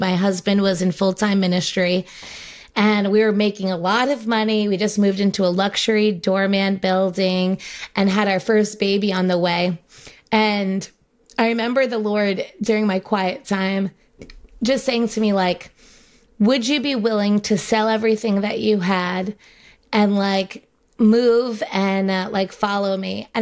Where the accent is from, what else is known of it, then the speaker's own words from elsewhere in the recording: New York, United States; And I'm not, like, a camping person. I'm like, I'm from New York.